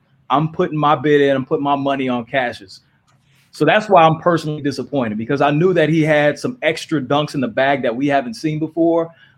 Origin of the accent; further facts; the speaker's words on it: Dallas, Texas, United States; Did it in my hometown of Dallas.